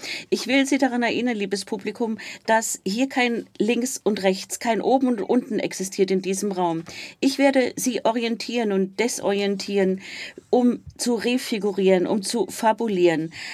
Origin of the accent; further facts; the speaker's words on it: Iran; Ich bin aufgewachsen im Iran mit diesen alten Mythen, mit all diesen übernatürlichen Geschöpfen.